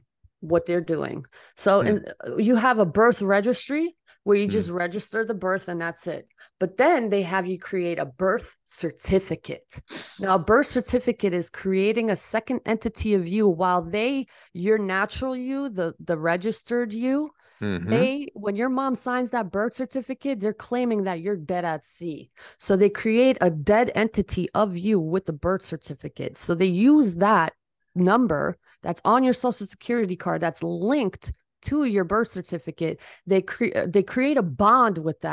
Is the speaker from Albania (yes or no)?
yes; Albania; Mercury, where I'm from, I'm from Albania, by the way, and we have like ancient teachings of all this knowledge.